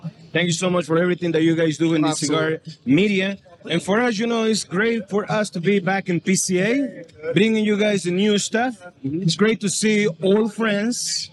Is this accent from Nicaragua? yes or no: yes; Estelí, Nicaragua; bringing job opportunities to the people in my hometown in Esteli, Nicaragua